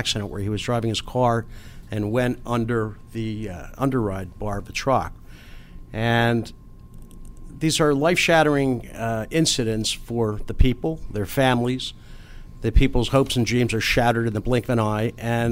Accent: Philadelphia, Pennsylvania, United States; I'm originally from 2nd and Cheltenham, a row house in Philadelphia. Grew up on the streets of Philadelphia.

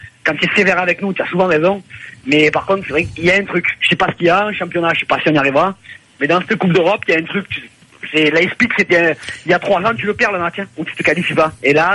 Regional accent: Marseille, Provence-Alpes-Côte d'Azur, France; je suis fier d'être marseillais ce soir

